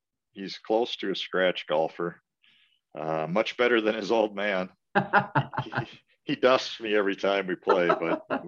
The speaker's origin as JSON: {"language": "English", "town": "New Prague", "region": "Minnesota", "country": "United States", "tie": "born or raised there", "said": "Yeah, so I was born and raised in New Prague, Minnesota. So I'm a local kid."}